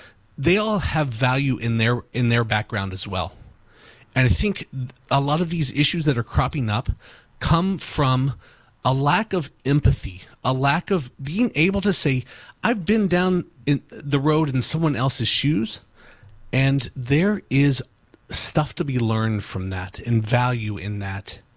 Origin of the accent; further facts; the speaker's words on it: Kentucky, United States; Listen, I grew up in Kentucky, in a very white town. It took me moving to Baltimore and living in the city, living in urban areas, to appreciate the fact that there is value in diversity.